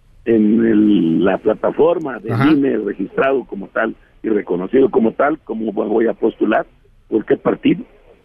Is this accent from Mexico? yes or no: yes; Guerrero, Mexico; Nosotros somos de Guerrero.